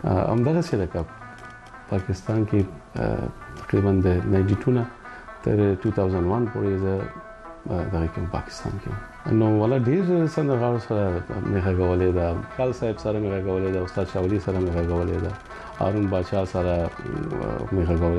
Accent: Afghanistan; زه د افغانستان يم د افغانستان راغلی

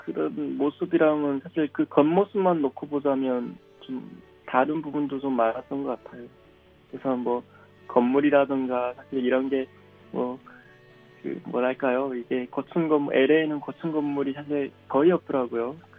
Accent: Chongjin, North Hamgyong, North Korea; now in South Korea; 그래서 사실 저는 제 고향에 살 때 함경도라는 그 구역을 벗어나 본 적이 없거든요. 탈북할 때를 제외하고요. 그리고 또 함경도 내에서도 그 청진이라는 작은 그쪽을 사실상 거의 벗어나 본 적이 없었어요.

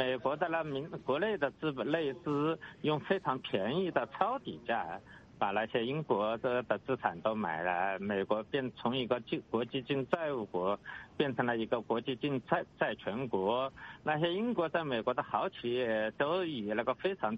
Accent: China

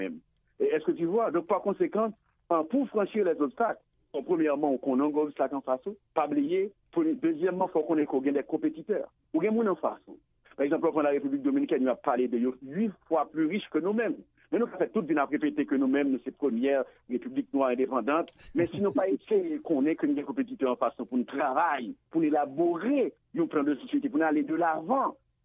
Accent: Haiti; en tant qu'haïtien qui voyager surtout avant et après tremblement de terre là.

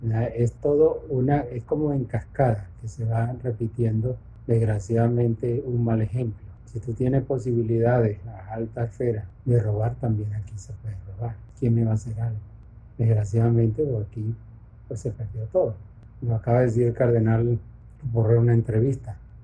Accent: Venezuela; Entonces, al menos personalmente, lo veo como venezolano, ¿verdad?

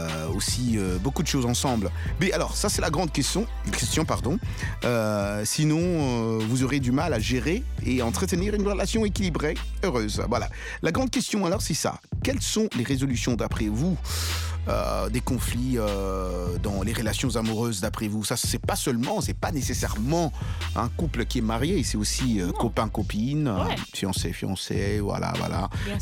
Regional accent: New York City, New York, United States; Ouais, Georges, nous sommes de New York, non? C'est là notre ville. On a quand même grandi à New York. Tu sais, j'ai grandi, j'ai passé ma vie, Isha, la grande partie de ma vie, j'ai passé à New York.

